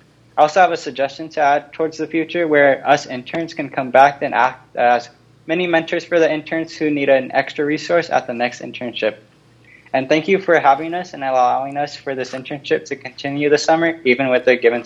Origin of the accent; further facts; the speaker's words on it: Richmond, California, United States; I'm from Richmond and my partner was in Oakland